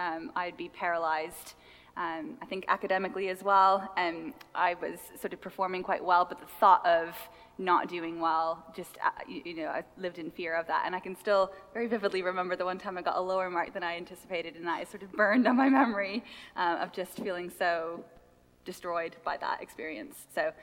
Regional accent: Canada; also born or lived in Philadelphia; now in Cambridge, United Kingdom; I'm originally from Canada, and then moved to Philadelphia for a couple of years in the States, and now have been here in the UK for 2.5 years. I live in Cambridge

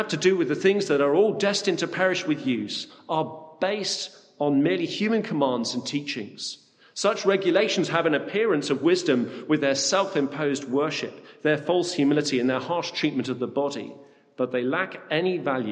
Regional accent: South West England, United Kingdom; I was brought up in the Forest of Dean, a beautiful part of the country

